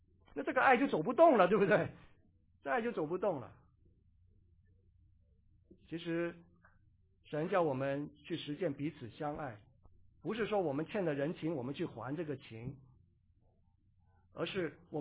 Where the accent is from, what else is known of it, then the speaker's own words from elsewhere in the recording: China; 我们中国人都很客气，对不对？